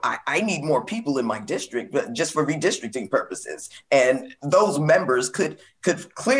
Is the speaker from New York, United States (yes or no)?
yes; Brooklyn, New York, United States; I'm from Brooklyn, New York. We have a diaspora that can absorb a significant number of these migrants.